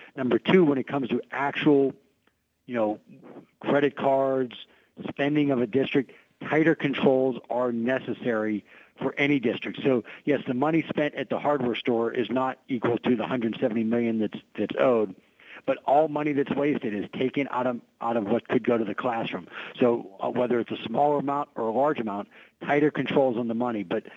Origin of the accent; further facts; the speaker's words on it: Pittsburgh, Pennsylvania, United States; Look, I grew up in Pittsburgh, you know, went to Central Catholic.